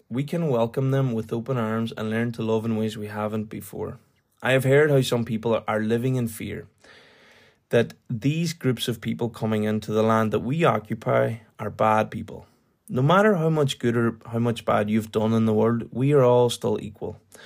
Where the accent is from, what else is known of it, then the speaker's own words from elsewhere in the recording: Ireland; because we are Irish born and raised, as if we own the area we are living